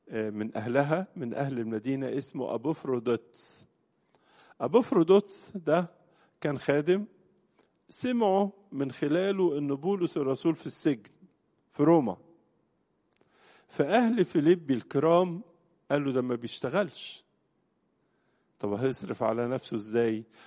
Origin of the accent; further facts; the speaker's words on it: Egypt; أول بلد في أوروبا نالت شرف الإيمان بالمسيح، زي عندنا في مصر.